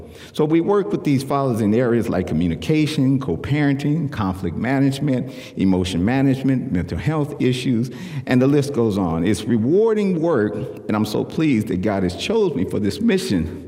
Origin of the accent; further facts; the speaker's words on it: Oakland, California, United States; Allen Temple Baptist Church, which is the church that I grew up in Oakland.